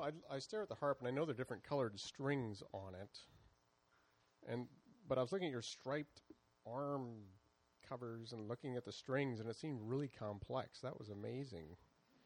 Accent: Carnation, Washington, United States; hey, I'm from Carnation. You know, that's where the milk comes from.

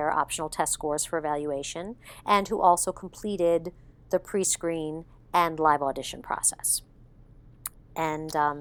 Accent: New York, United States; I was born and raised on Long Island, went to Catholic school my whole life.

